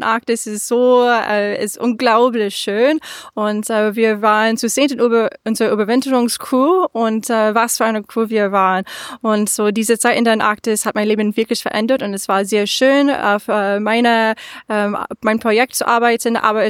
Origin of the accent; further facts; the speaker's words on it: United States; German is a second language; so ich komme ursprünglich aus den USA